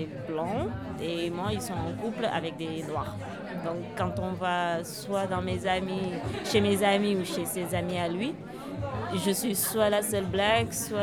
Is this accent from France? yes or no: no; Casamance, Senegal; Casamance.